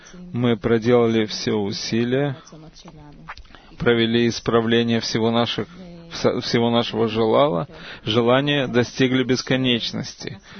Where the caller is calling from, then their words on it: Beersheba, Southern District, Israel; я из Бершевы.